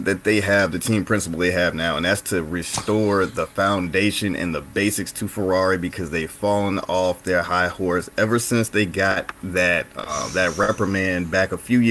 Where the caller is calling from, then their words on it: Richmond, Virginia, United States; Richmond, Virginia, my man.